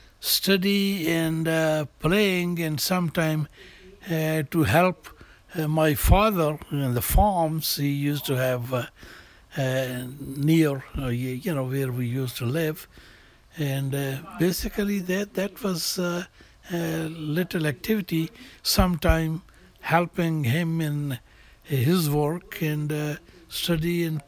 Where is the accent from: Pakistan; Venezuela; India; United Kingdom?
Pakistan; moved away as an adult; now in United States; I was born and grown in Pakistan, and I was educated over there. And then in 1970, I decided to move to the United States.